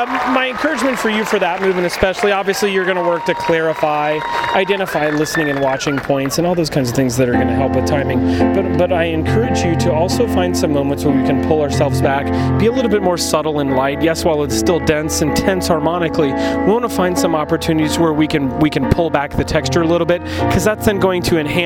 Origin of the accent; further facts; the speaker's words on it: Carmel, Indiana, United States; I'm from Carmel, Indiana.